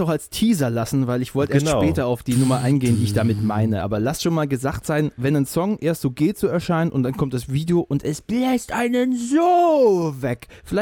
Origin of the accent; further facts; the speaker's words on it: Stuttgart, Baden-Württemberg, Germany; Nee, ich war ja aus Stuttgart.